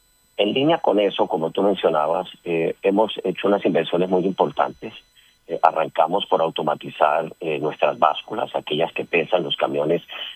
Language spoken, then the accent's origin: Spanish; Barranquilla, Atlántico, Colombia; estoy muy, muy contento de estar de vuelta en Barranquilla. Yo soy barranquillero